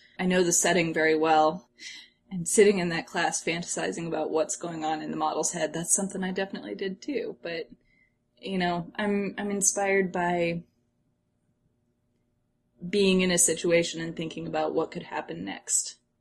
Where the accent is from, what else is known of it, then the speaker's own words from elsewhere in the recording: Midwest, United States; so I grew up in the Midwest, not too far from Chicago, which is the home of Second City, right?